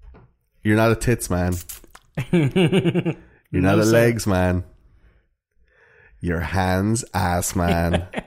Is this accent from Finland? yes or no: yes; Finland; I'm from Finland